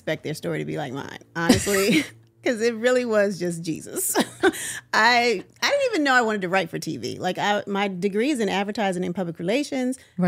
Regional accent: New Jersey, United States; I'm from Jersey, but I'm from South Jersey. So it's totally different.

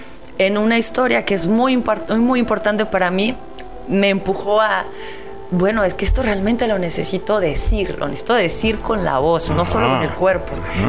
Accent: Alvarado, Veracruz, Mexico; Cuando estaba en mi pueblito, en Alvarado, y yo soñaba en ser bailarina

